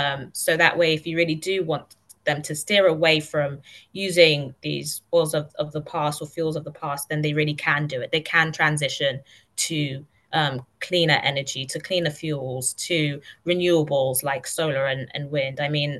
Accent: Kenya; also born or lived in Slough; now in United Kingdom; I'm originally from Kenya, by the way. I'm a Kenyan, hence why I can still remember all the Kenyan conferences. When I got to the UK, I was right next to Black Park in Slough, good old-fashioned Slough

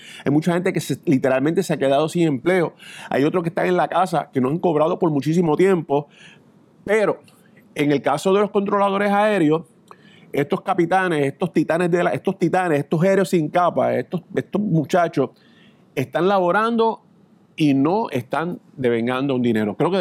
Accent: Isabela, Puerto Rico; De hecho, yo soy Gallito de Isabel, así que estamos.

